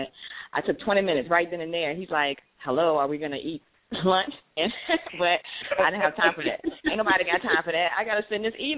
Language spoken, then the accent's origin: English; Farmville, Virginia, United States; I met up with my dad because I'm from Farmville, Virginia, and you know where that is?